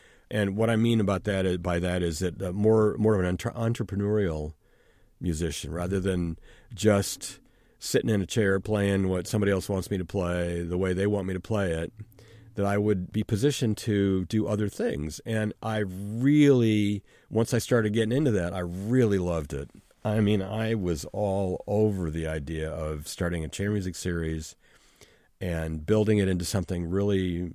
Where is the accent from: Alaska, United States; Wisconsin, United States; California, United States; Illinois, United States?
California, United States; Because I was from California, and I'd never really spent any time on the East Coast.